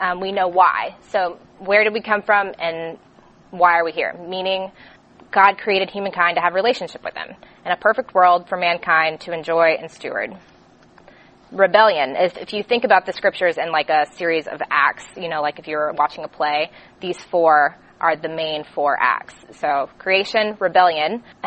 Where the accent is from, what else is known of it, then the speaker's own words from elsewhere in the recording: Atlanta, Georgia, United States; I'm originally from Atlanta. I got saved as a senior in high school.